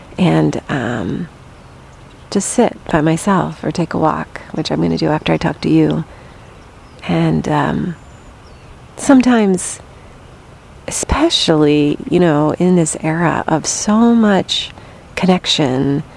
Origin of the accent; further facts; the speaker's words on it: Ohio, United States; Kind of to me feels like where I grew up in Ohio, you know, kind of just small, dusty towns.